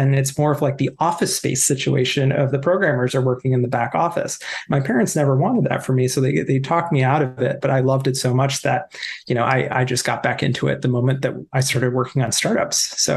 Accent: East Coast, United States; growing up on the East Coast, there's like two notions of like what it means to be a programmer.

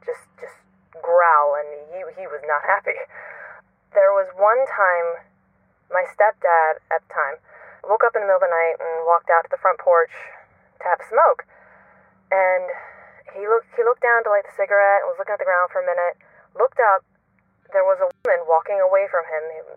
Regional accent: Maryland, United States; now in Florida, United States; I'm from Maryland, currently living in Florida.

